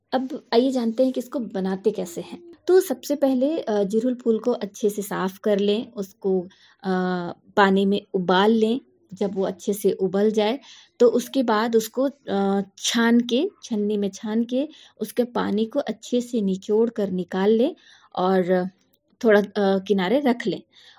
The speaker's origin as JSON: {"language": "Hindi", "town": "Chandwa", "region": "Jharkhand", "country": "India", "said": "और मैं झारखंड राज्य की लातेहार जिला के चंदवा प्रखंड के रहने वाली हूँ।"}